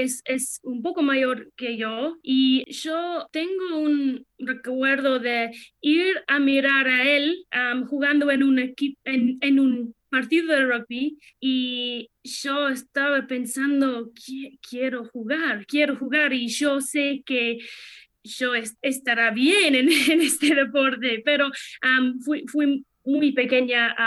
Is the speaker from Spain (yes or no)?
no; Mallow, County Cork, Ireland; Spanish is a second language; cuando tuve 17 años empezó un equipo en mi pueblo. En Malo, acá en el sur de Irlanda